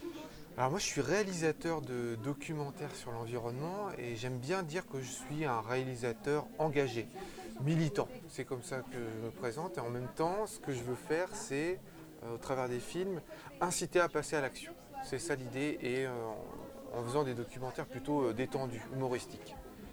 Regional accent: Alençon, Normandy, France; also born or lived in Switzerland; j'ai une partie de ma famille qui vient d'ailleurs du coin, et puis je viens d'Alençon. Et maintenant, je partage ma vie entre Alençon et la Suisse

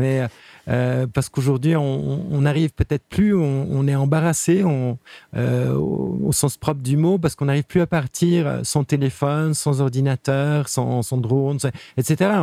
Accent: Geneva, Switzerland; born there; parce que je suis né à Genève simplement.

